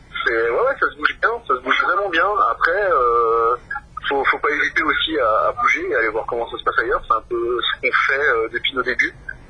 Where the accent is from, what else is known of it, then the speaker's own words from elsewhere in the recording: Cernay, Grand Est, France; Nous, on vient de Cernay à la base.